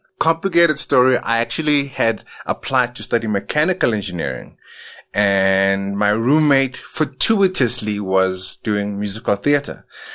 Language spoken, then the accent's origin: English; Soweto, Gauteng, South Africa; I grew up in Soweto in Orlando East.